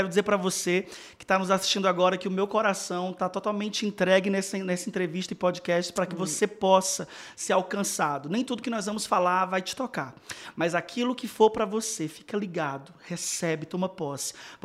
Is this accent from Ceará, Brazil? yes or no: yes; Fortaleza, Ceará, Brazil; now in São Paulo, Brazil; É, agora estou morando em São Paulo, mas ainda sou de Fortaleza. Na verdade, eu sou do céu. Sou do céu, nasci em Fortaleza e agora estou morando em São Paulo.